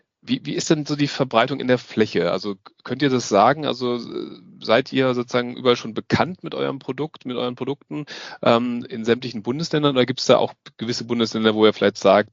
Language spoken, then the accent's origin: German; Northern Germany, Germany; now in Baden-Württemberg, Germany; Ich komme ursprünglich aus dem Norden und weiß, wie es da aussieht, wie viele Windräder es da gibt